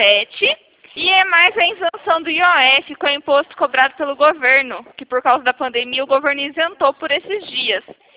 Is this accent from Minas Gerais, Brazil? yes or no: no; Mogi Guaçu, São Paulo, Brazil; Eu sou de Mogi Guaçu